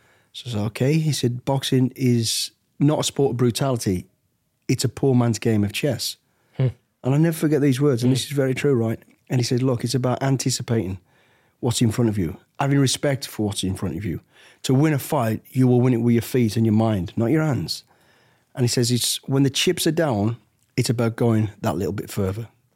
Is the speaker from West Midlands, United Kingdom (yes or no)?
yes; Walsall, West Midlands, United Kingdom; born there; Right, so I was born in the West Midlands in a place called Walsall, into an absolute great family, actually.